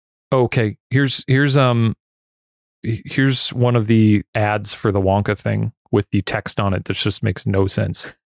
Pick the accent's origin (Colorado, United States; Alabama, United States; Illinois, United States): Illinois, United States; Schaumburg; because in Schaumburg, Illinois, in my hometown of Schaumburg